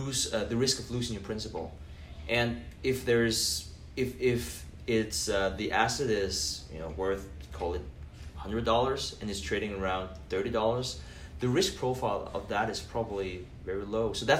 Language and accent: English; Denmark; English is a second language; moved away as an adult; I'm born and raised in Denmark.